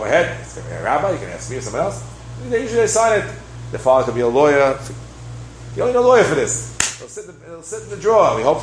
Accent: New York, United States; I grew up in Queens on a simple block in Kew Garden Hills when I moved in 1958.

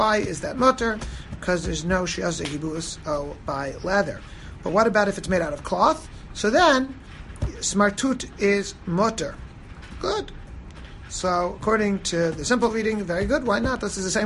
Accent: Silver Spring, Maryland, United States; Okay, no, it's, I grew up in Silver Spring, Maryland, and we hang dried half of the clothing.

